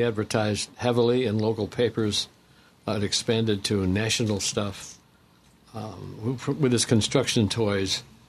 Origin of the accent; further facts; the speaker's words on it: Buffalo, New York, United States; In the area of Buffalo.